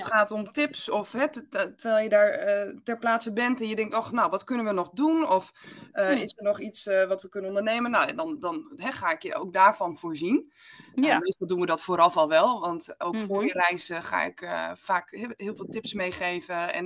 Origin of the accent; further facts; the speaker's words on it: Friesland, Netherlands; Ik ben opgegroeid in Friesland.